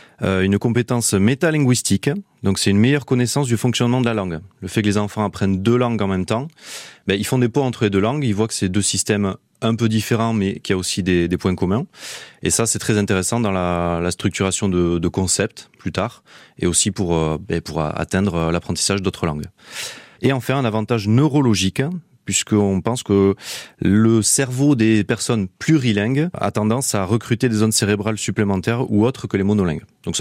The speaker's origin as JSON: {"language": "French", "region": "Nouvelle-Aquitaine", "country": "France", "said": "pour avoir de l'occitan à l'école chez nous en Béarn"}